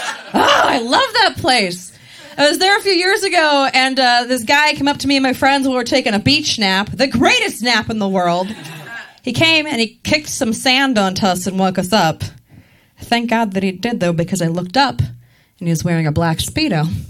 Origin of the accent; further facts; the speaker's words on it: Maryland, United States; I am from Maryland, and I'm really proud of being from there.